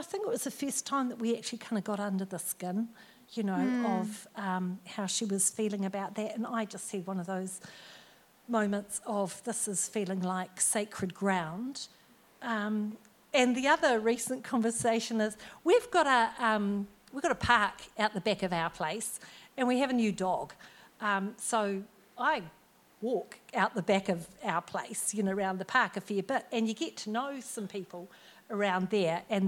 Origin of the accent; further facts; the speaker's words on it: Auckland, New Zealand; born there; now in Christchurch, New Zealand; I was born in Auckland, and I don't own up to that very often, living in Christchurch.